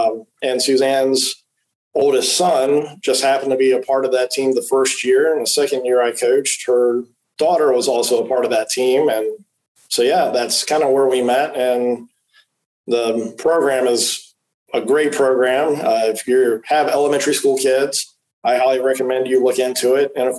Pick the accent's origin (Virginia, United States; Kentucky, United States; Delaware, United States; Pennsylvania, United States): Virginia, United States; Harrisonburg; So I'm originally from Harrisonburg, born and raised here and moved away a couple times, but keep coming back